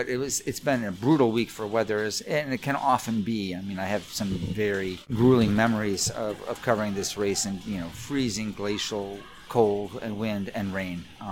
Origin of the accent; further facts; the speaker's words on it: United States; And, you know, as an American, it was amazing to see these guys, two Americans on the podium, huh?